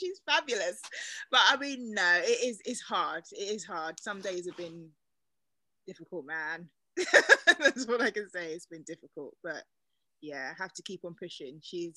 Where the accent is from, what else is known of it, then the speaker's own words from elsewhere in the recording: London, United Kingdom; accent: South London twang; I'm actually originally from London, hence the, I haven't got a very British accent. It's got a little bit of a twang because I'm from a part of London, which is called South London.